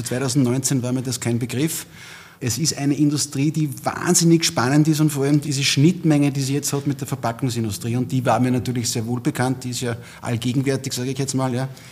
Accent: Enns, Upper Austria, Austria; bin Österreicher hier, gleich aus der Umgebung, aus der ältesten Stadt Österreichs.

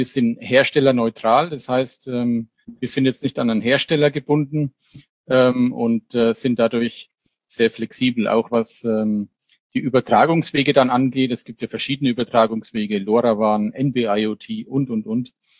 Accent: Würzburg, Bavaria, Germany; jetzt 51 Jahre alt. Ich komme aus Würzburg.

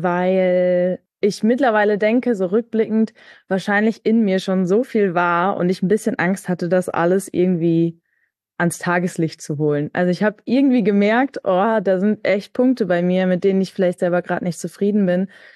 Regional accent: Münster, North Rhine-Westphalia, Germany; ich komme auch aus Münster gebürtig

